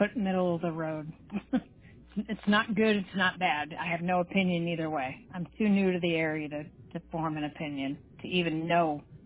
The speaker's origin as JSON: {"language": "English", "region": "California", "country": "United States", "said": "I came from California, and it's a shit show there, my friend, so."}